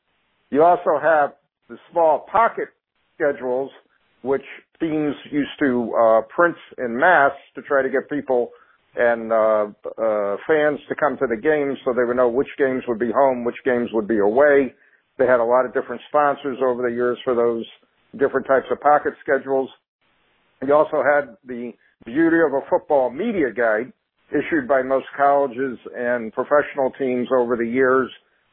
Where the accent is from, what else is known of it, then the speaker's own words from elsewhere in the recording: North Branford, Connecticut, United States; I grew up in North Branford, Connecticut